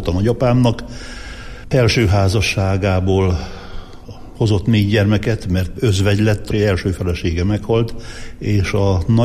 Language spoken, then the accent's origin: Hungarian; Vylok, Zakarpattia Oblast, Ukraine; Hát így indult az én gyermekkorom Tiszaújlakon, és nem utcába laktunk, hanem a Vásártéren.